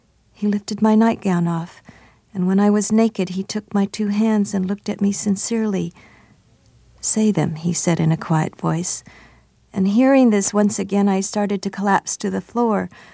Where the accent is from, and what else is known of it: United States